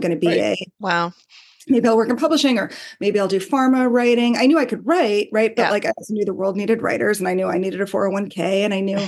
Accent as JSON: {"language": "English", "region": "New York", "country": "United States", "said": "I was from the New York area, but I was sort of naive in a lot of ways"}